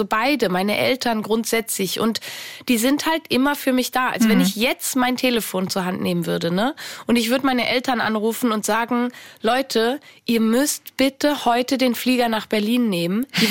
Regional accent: Switzerland; ich bin so privilegiert aufgewachsen in der Schweiz mit so einer tollen Familie.

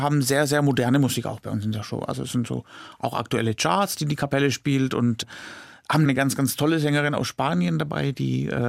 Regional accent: Stuttgart, Baden-Württemberg, Germany; Ich selbst bin Stuttgarter, ein Schwabe und dort auch aufgewachsen, groß geworden, zur Schule gegangen, Ausbildung gemacht.

